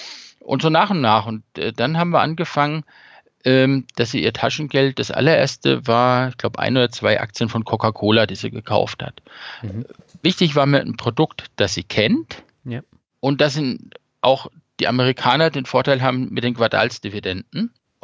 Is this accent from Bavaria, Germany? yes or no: yes; Bavaria, Germany; Bayern, ja, schönes Bundesland. Ich bin ja eigentlich Franke. Ich lebe ja hier fast schon im Exil.